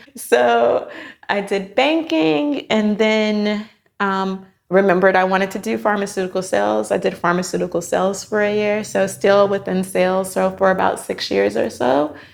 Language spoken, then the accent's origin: English; Miami, Florida, United States; I am from Miami, Florida. I'm an African-American woman.